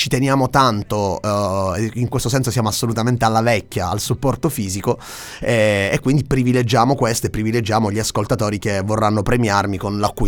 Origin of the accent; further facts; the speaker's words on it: Catania, Sicily, Italy; accent: Catanese; e sono assolutamente catanese, come si sente anche dal mio accento.